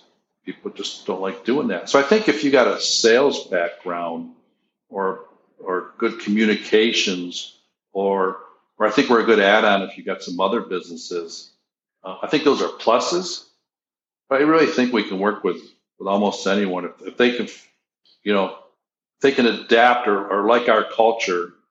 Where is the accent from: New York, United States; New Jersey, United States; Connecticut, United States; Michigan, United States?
New York, United States; Buffalo; In Buffalo, New York, my home state, they just signed on a couple of weeks ago.